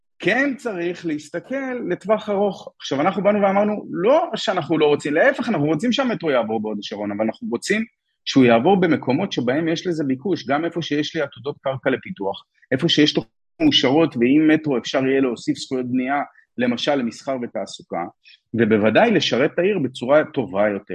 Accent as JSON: {"language": "Hebrew", "country": "Hong Kong", "tie": "born or raised there", "said": "אני גדלתי בהונג קונג בשנות ה-90, אי זרוק באמצע הים"}